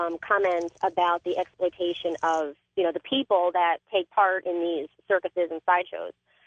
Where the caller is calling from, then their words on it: Farmington, Connecticut, United States; I'm calling from Farmington, Connecticut.